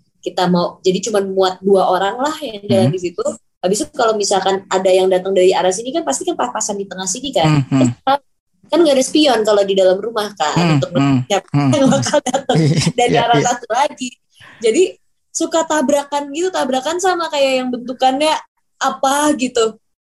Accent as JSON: {"language": "Indonesian", "country": "Indonesia", "said": "kita kan orang Indo"}